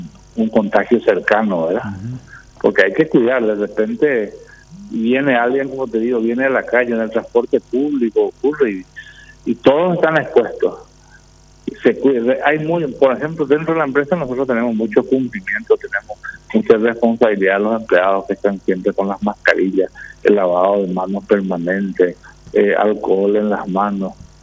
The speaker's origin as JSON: {"language": "Spanish", "country": "Paraguay", "said": "como ser humano, como paraguayo, me conmueve."}